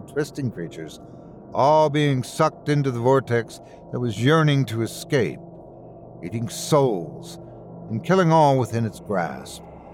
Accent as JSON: {"language": "English", "country": "United States", "tie": "born or raised there", "said": "I didn't really know my grandparents very well, but that's because I grew up in the States and they remained in Tokyo."}